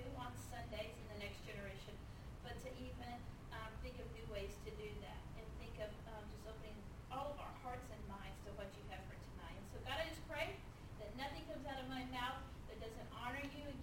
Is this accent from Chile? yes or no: no; Cincinnati, Ohio, United States; now in Dallas, United States; I'm from Ohio, Cincinnati, Ohio. I went to Liberty University in Virginia and then moved to Dallas actually for a marketing job